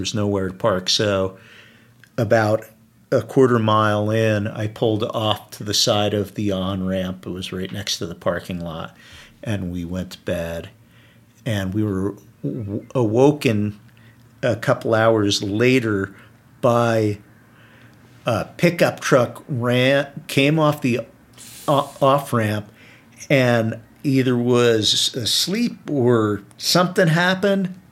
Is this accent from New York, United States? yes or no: no; New Jersey, United States; I'm from New Jersey.